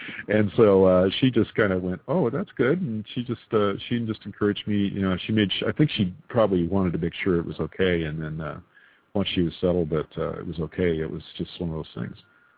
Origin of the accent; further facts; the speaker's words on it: California, United States; I grew up in the Sierra Nevadas and running around all through the the mountains up there